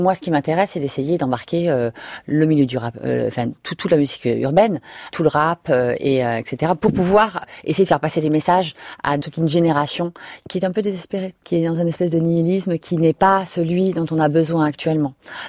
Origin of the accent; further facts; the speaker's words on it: Southern France, France; Moi, je viens du sud de la France. Je viens d'une famille, je dirais, de vignerons.